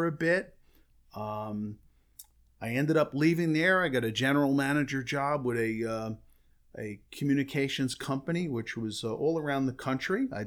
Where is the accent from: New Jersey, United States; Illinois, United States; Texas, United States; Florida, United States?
New Jersey, United States; Union; Well, it's going back quite a ways, but I grew up in Union, New Jersey. I lived there for many years.